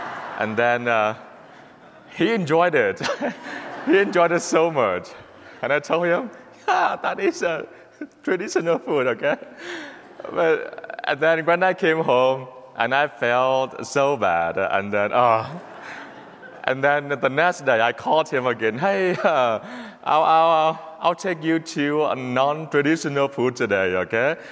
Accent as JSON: {"language": "English", "country": "Vietnam", "lives_now": "United States", "said": "Recently, I have a friend from Vietnam. I'm from Vietnam, and I had a friend from Vietnam."}